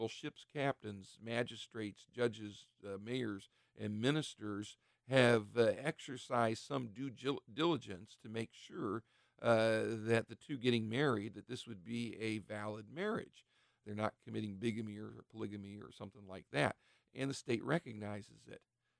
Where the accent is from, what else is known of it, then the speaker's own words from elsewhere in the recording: Ohio, United States; But one of the reasons I'm a little doubtful here in my home state of Ohio